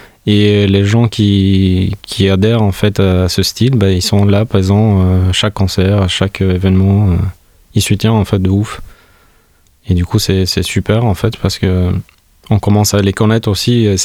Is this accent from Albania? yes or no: yes; Tirana, Tirana County, Albania; also born or lived in Toulouse; now in France; Je suis artiste musicien de groupe de nuit et je viens de l'Albanie. Je viens de Tirana, qui est la capitale de l'Albanie. Alors, je suis venu au début à Toulouse.